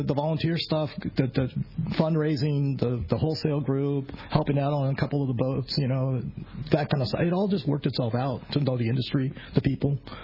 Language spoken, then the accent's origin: English; Santa Ana, California, United States; also born or lived in Garden Grove / Anaheim; I'm a Southern California guy. I was born in Garden Grove. We had an apartment in Anaheim. We moved to Santa Ana. I graduated from Saddleback High School right around the corner from AFCO.